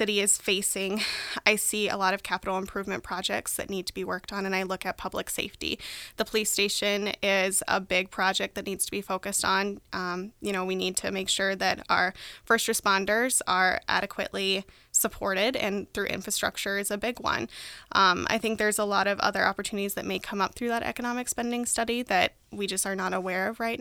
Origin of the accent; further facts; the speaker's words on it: Rapid City, South Dakota, United States; I'm actually from Rapid City.